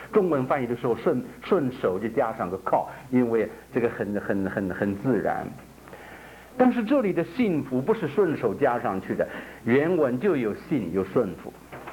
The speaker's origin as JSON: {"language": "Chinese", "region": "North China", "country": "China", "tie": "born or raised there", "said": "在我的家乡华北"}